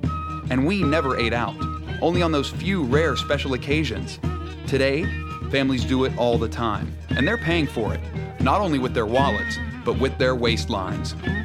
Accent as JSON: {"language": "English", "region": "West Virginia", "country": "United States", "tie": "born or raised there", "said": "I grew up in West Virginia, currently the second fattest state in America."}